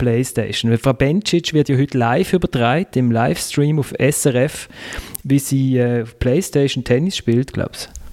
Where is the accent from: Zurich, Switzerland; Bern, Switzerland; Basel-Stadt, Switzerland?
Basel-Stadt, Switzerland; Basel; Ich als Basler